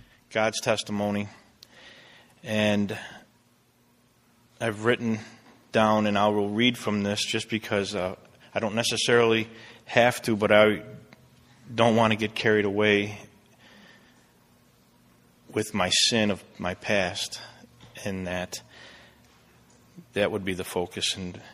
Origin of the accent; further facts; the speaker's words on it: Roselle, Illinois, United States; also born or lived in Chicago; I was born in Chicago. I grew up in Roselle. I was number 5 of 6 kids in a large Irish Catholic family.